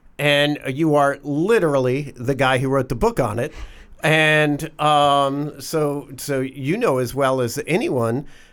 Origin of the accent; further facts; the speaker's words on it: Atlanta, Georgia, United States; Shout out to Atlanta, my hometown.